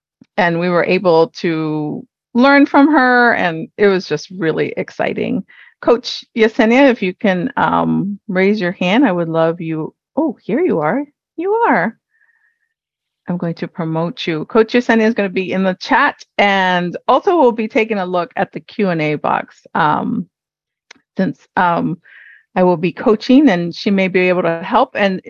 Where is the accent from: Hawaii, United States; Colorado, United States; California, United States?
Hawaii, United States; now in North Carolina, United States; I was born and raised in Hawaii. I now live in North Carolina.